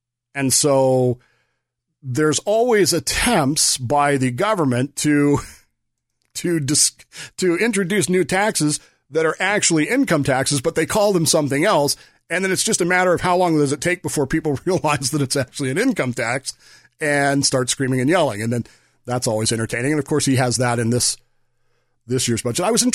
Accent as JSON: {"language": "English", "town": "Denver", "region": "Colorado", "country": "United States", "tie": "born or raised there", "said": "when we would call my grandparents down in Oklahoma City, we were growing up in Denver"}